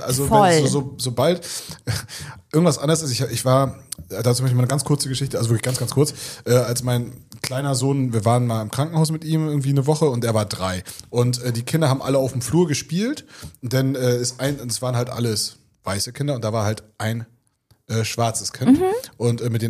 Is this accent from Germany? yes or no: yes; eastern Germany, Germany; Ich komme aus dem Osten und bei uns waren sehr, sehr viel weniger.